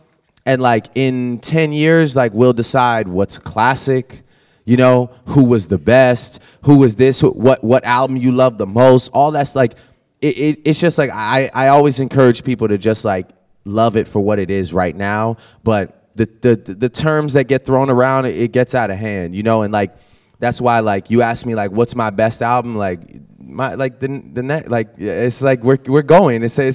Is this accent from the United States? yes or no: no; Canada; I'm the kid from Canada that stays in Canada for real